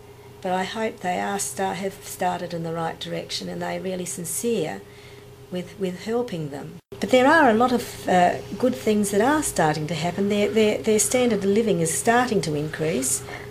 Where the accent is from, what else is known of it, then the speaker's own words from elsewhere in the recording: Nullarbor Plain, Australia; I come from Australia. I actually grew up on the edge of the Nullarbor Plain, on the edge of the desert, which is midway between Western Australia and South Australia.